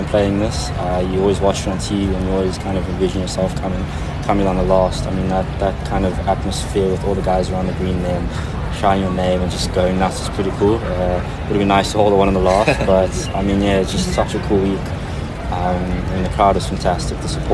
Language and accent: English; South Africa; but as a South African, this is something else.